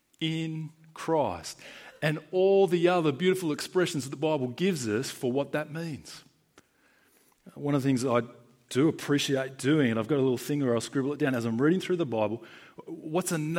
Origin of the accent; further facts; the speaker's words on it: Australia; And so I was born in Australia. I've grown up only knowing English and speaking English.